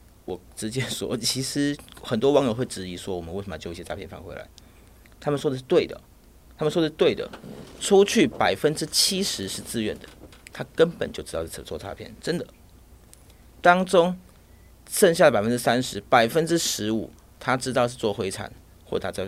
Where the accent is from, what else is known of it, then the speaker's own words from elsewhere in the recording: Taiwan; 就是谢谢人家照顾我们台湾人